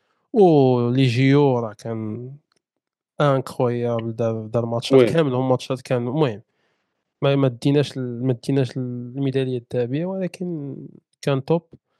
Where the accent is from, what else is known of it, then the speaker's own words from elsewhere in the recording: Morocco; حنا مغاربه عطيونا خويا التصويت